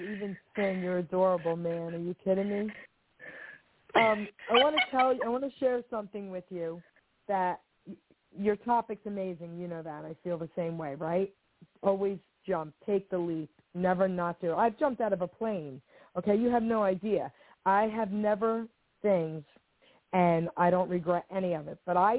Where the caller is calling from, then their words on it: New Jersey, United States; sweetheart. I'm calling from New Jersey.